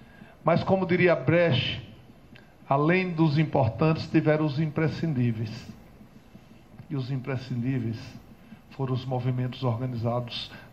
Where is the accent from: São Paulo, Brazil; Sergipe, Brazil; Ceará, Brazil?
Sergipe, Brazil; Rio Real; que eu sou sergipano de Rio Real, lá da.